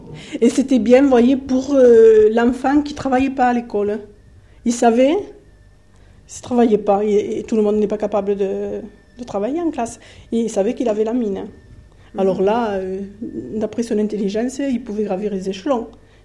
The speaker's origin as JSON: {"language": "French", "town": "Carmaux", "region": "Occitanie", "country": "France", "tie": "born there", "said": "je suis née à Carmaux. Mon père était maçon"}